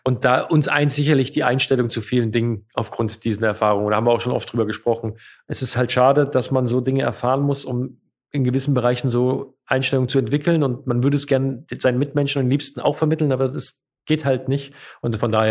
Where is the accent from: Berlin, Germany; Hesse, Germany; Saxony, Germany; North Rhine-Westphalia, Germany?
Hesse, Germany; Ja, da muss ich sagen, ich bin Lokalpatriot und ich bin Hesse.